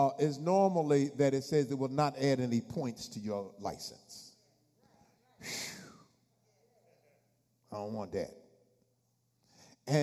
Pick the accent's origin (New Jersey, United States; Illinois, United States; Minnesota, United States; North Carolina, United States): New Jersey, United States; I told him, I said, I'm from Jersey. I'm going to school in Norfolk. I was at Norfolk State.